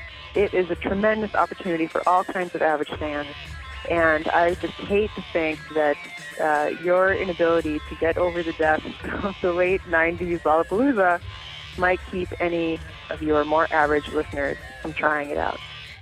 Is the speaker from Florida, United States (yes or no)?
no; Chicago, Illinois, United States; I'm from Chicago.